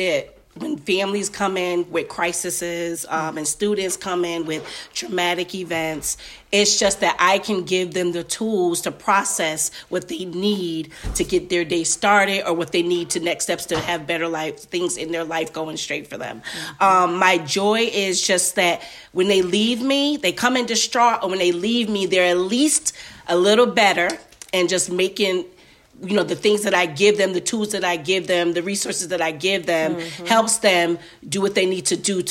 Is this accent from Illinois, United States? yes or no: no; Ansonia, Connecticut, United States; moved away as an adult; now in Charlotte, United States; I'm originally from Ansonia, Connecticut.